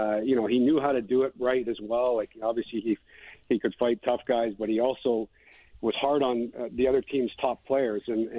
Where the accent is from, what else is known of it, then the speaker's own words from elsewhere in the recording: Kamloops, British Columbia, Canada; he ended up coming back to my hometown in Kamloops, and he had a big impact on me